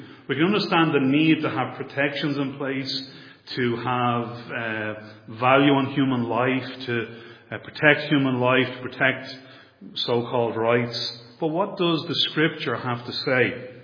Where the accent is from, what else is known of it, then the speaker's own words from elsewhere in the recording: Ireland; Now, as an Irish citizen, I'd be the first to say that the Irish government does not follow this.